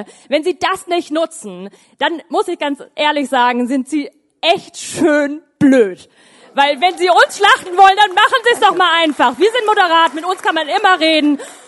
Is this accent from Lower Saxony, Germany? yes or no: no; Georgswerder, Hamburg, Germany; ich komme aus Georgswerda